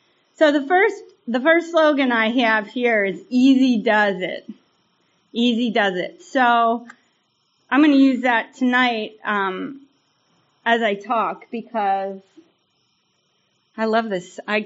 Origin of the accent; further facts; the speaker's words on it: Baltimore, Maryland, United States; born there; So I was born in Baltimore, right on the edge of the city, and I don't remember my first drink because I was a toddler.